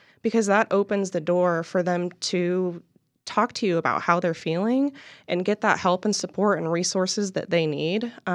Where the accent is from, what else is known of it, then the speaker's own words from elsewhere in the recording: Redding, California, United States; So I actually grew up in California, in Redding, California.